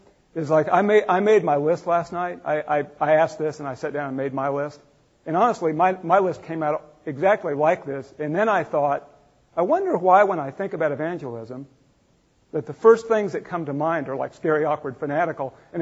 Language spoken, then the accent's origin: English; United States; because, you know, I'm an American. I want everything to be positive.